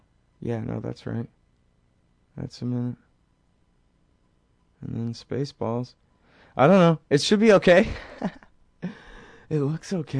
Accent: Texas, United States; I'm saying it wrong. Sorry, I'm from Texas.

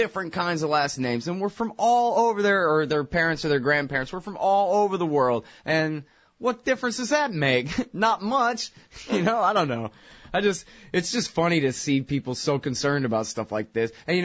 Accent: Texas, United States; I guess, I'm from Texas. And I grew up around people of all different

